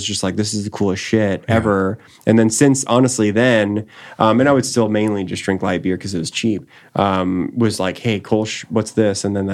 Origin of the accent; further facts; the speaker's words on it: Seabrook, Texas, United States; now in Austin, United States; I'm from Seabrook, Texas.